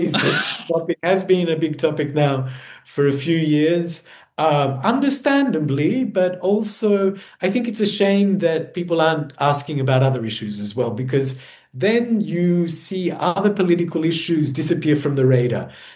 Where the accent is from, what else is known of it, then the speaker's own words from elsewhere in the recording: Australia; I was born in Australia. I grew up in Australia